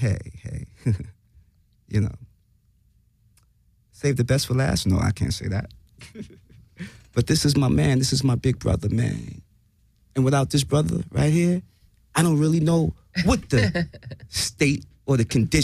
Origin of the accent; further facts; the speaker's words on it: Brooklyn, New York, United States; And my hometown is NYC, Brooklyn, New York. How about that? Peace and love, Brooklyn.